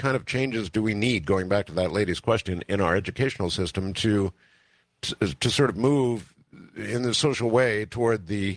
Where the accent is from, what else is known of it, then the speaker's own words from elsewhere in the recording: United States; Well, being an American, I was a little shocked the other day